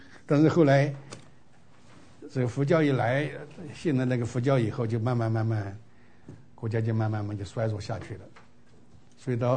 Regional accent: China; also born or lived in New York, United States; 光吃苦我们中国人都会吃苦，他们不光是吃苦耐劳啊，还冒险。那我在纽约那么多年

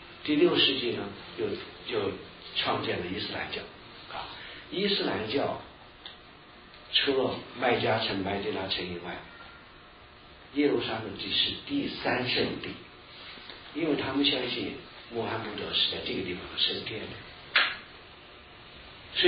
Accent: China; moved away; 过去在中国大陆

